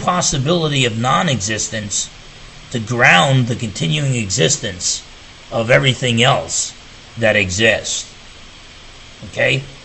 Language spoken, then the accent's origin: English; New Jersey, United States; New Jersey, that's great. I'm from New Jersey myself.